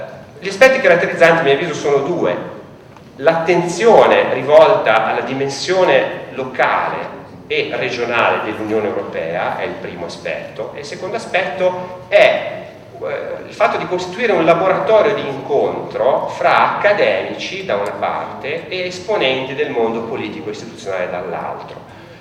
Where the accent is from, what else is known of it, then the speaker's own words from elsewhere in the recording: Tuscany, Italy; io sono toscano